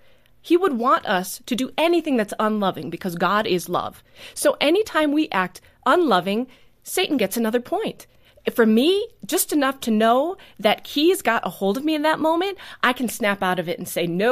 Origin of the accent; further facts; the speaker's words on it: New Holstein, Wisconsin, United States; now in Neenah, United States; I live in Neenah. I grew up in New Holstein